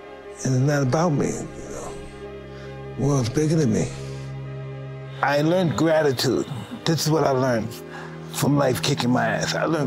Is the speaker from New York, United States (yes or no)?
yes; Brooklyn, New York, United States; I'm from Brownsville, Brooklyn. I'm what fear looks like.